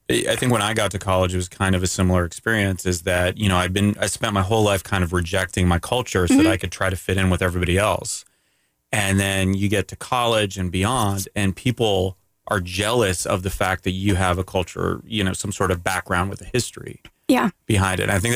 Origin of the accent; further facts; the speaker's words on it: Daytona Beach, Florida, United States; also born or lived in Canada; growing up in Daytona Beach, being born in Canada and being Greek.